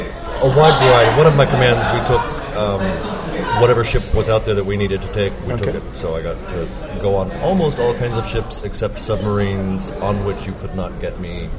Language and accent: English; Florida, United States; born there; I was born in Florida.